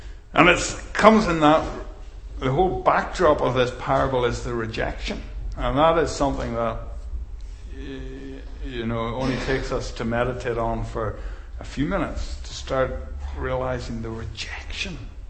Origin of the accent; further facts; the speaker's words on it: England, United Kingdom; And so much of it, us being English and unaccustomed to these types of teaching, so much of it just goes over our head.